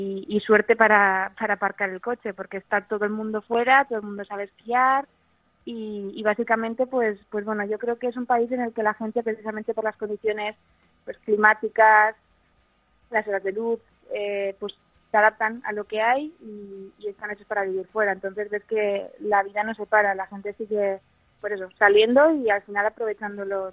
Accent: Basque Country, Spain; Yo creo que son un poco como los vascos, sí, en el sentido de que quizás de primeras pues nos cuesta abrirnos

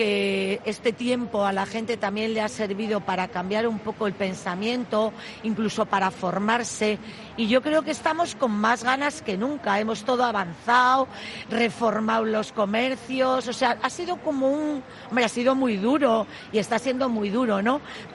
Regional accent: Bilbao, Basque Country, Spain; Sí, soy de Deusto.

